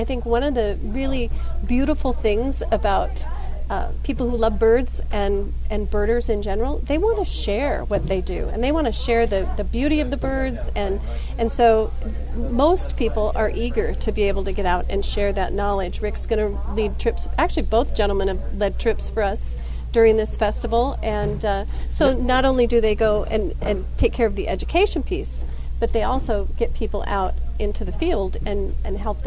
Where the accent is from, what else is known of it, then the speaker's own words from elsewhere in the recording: Pacific Northwest, United States; also born or lived in South Dakota; now in Tucson, United States; I moved here from South Dakota and originally from the Pacific Northwest.